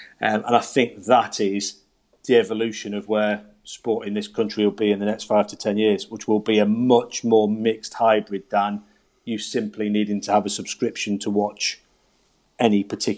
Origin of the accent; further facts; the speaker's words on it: Stoke-on-Trent, West Midlands, United Kingdom; You know, I'm originally from Stoke-on-Trent myself, so it's a club I know well.